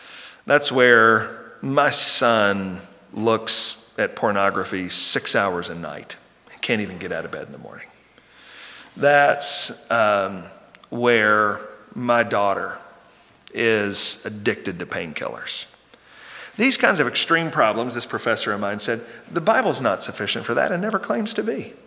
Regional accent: Kentucky, United States; in an area where I grew up in Kentucky

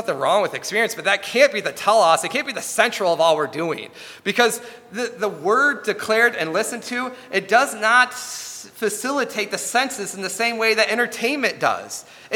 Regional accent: United States; I shouldn't have anything get in the way of my entertainment at night of watching Prime Video because I'm an American.

